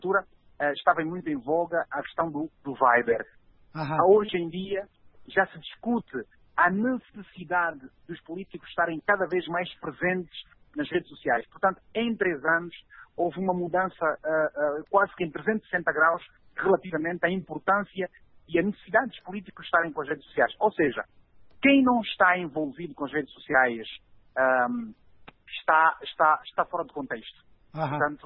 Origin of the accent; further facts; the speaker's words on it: Malanje, Angola; Estou a falar em direto a partir de Malanje, a minha terra, portanto o gozo é diferente.